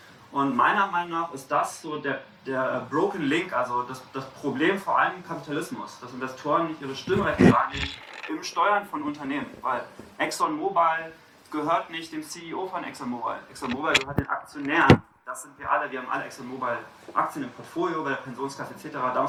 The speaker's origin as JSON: {"language": "German", "region": "Berlin", "country": "Germany", "said": "Ich komme aus Berlin"}